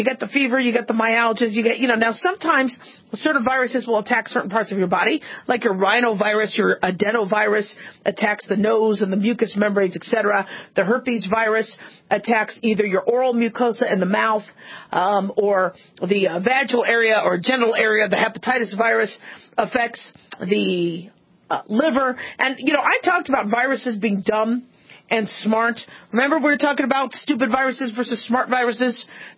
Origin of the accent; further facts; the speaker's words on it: Phoenix, Arizona, United States; I grew up in Phoenix, beautiful area